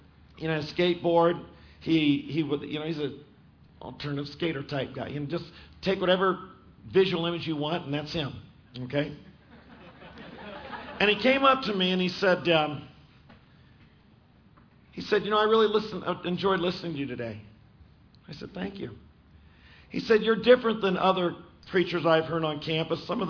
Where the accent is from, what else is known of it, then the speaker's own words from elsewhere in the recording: California, United States; I was from California at the time.